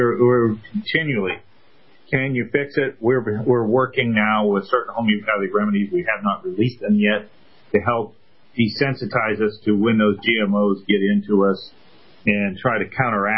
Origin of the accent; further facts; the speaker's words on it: Great Lakes area, United States; I'm from the Great Lakes area originally.